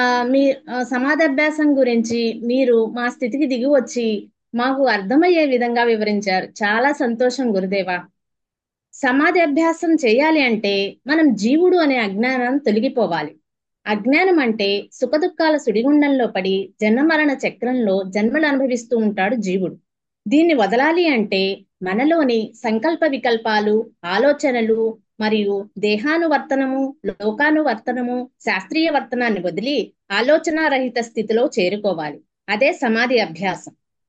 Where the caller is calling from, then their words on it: Ahmedabad, Gujarat, India; నేను గుజరాత్ అహ్మదాబాద్ నుండి మాట్లాడుతున్నాను.